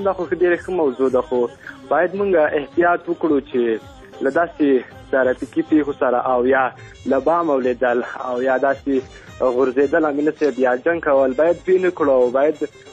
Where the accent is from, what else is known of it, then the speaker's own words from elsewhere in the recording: Ghazni, Afghanistan; now in Helmand, Afghanistan; مونږ د هلمند نه یو، مونږ د غزنی یو، او دلته هلمند ته راغلي یو، یو څو کوره یو.